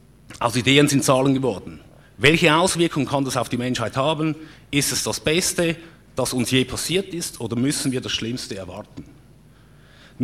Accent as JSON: {"language": "German", "region": "Zug", "country": "Switzerland", "tie": "born or raised there", "said": "Es stellt sich heraus, dass Fintech-Startups in meiner Heimatstadt sprießen und gedeihen."}